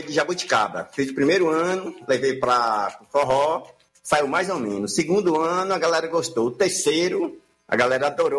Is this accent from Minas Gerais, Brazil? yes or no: no; Vale do Capão, Bahia, Brazil; Nasci aqui no Capão.